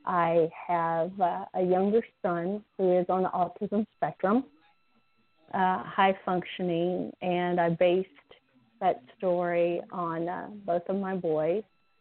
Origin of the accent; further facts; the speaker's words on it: Waco, Texas, United States; I grew up around the Waco, Texas area.